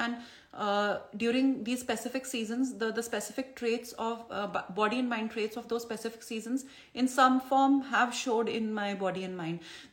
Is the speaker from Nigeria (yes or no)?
no; India; moved away as an adult; now in Canada; For me, it's been like, about 1 year I moved from India to Canada, and that was the time for a lot of Vata, and it was exactly this time of the year when we moved.